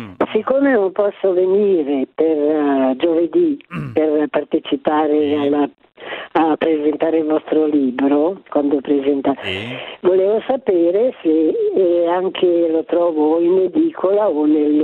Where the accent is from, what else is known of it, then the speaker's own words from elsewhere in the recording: Monza, Lombardy, Italy; born there; now in Usmate, Italy; perché io sono qui a Usmate da tanti anni ormai